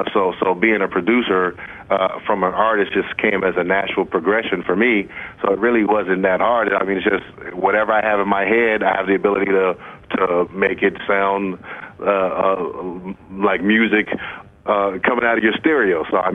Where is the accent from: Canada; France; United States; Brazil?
United States; San Francisco, California; I've been a B-boy ever since I was growing up in San Francisco as a San Francisco street breaker.